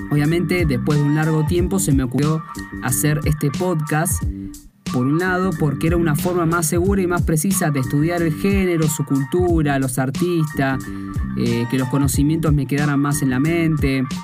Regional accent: Lanús, Buenos Aires Province, Argentina; tengo 22 años, soy de Buenos Aires, Argentina, específicamente de Lanús, de Zona

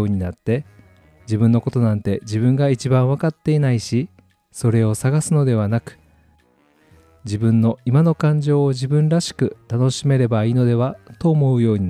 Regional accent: Kyoto, Japan; 他の番組内では普通に京都出身って言っていたのですが、この番組内でも解禁したいと思います。

